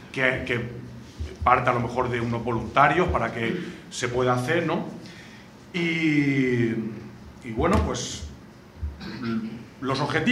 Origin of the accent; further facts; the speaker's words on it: Tobarra, Castilla-La Mancha, Spain; Somos de Tobarra, la cuna del tambor.